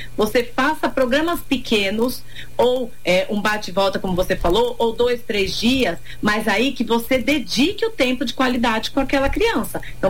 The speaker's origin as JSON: {"language": "Portuguese", "country": "Brazil", "said": "A gente aqui, como brasileiro, a gente tem muito medo de inverno, né?"}